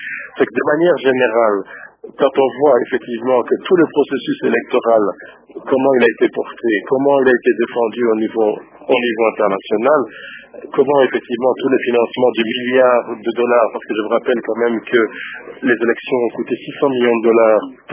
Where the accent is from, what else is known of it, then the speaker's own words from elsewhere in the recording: Belgium; Ben, je réagis en tant que Belge. Oui, je suis Belge.